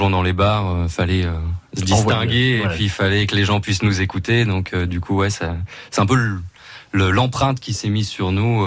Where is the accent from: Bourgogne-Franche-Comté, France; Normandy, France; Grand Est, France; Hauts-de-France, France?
Hauts-de-France, France; Lille; now in Saint-Valery-sur-Somme, France; Ouais, moi, je suis de Lille. Je suis arrivé sur la côte Picarde en 2014, quoi. Donc ça fait 5 ans maintenant que je suis à Saint-Valery-sur-Somme.